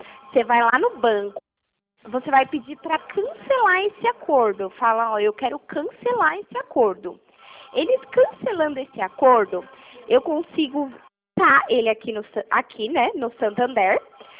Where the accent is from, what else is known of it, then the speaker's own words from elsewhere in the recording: São Paulo, Brazil; Eu sou de São Paulo.